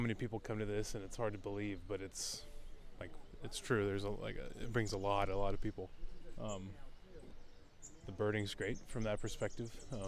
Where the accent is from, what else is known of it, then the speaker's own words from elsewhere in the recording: Kansas City, United States; now in Champaign, United States; I'm from Kansas City, and I currently live in Champaign, Illinois.